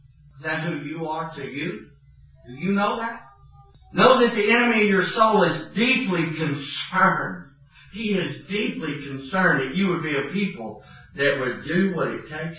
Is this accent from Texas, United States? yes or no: yes; Texas, United States; now in Oklahoma, United States; We're Texans. We're, you know, in the natural realm of things, we're native Texans. And we moved to Oklahoma.